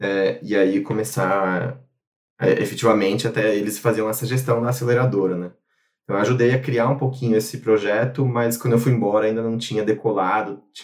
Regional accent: São Carlos, São Paulo, Brazil; Eu acabei fugindo de São Carlos e fui fazer faculdade em Florianópolis.

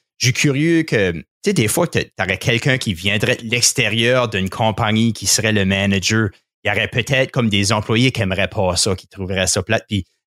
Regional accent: Bouctouche, New Brunswick, Canada; je me rappelle quand j'arrivais à l'université avec mon accent de l'école de Bouctouche que j'avais été à, mais le monde ne me comprenait pas beaucoup. Comme ils m'auraient pointé comme quelqu'un qui avait un accent très fort de la région que je venais de.

